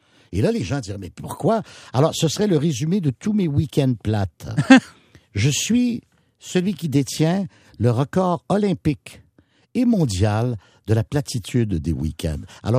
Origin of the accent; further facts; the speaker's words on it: Saint-Laurent, Quebec, Canada; born there; Je suis né à Saint-Laurent. Puis dans le temps, Saint-Laurent, il y avait des vieux qui passaient le lait à tous les jours.